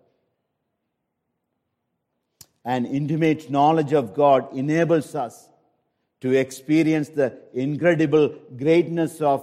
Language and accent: English; India; I come from India. Even northern part of India, we have a lot of these kind of encounters.